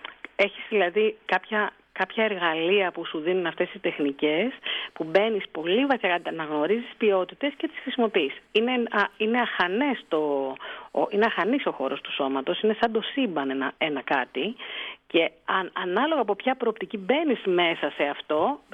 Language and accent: Greek; Greece; επειδή είμαστε Έλληνες και μπορούμε και τα εξηγούμε καλύτερα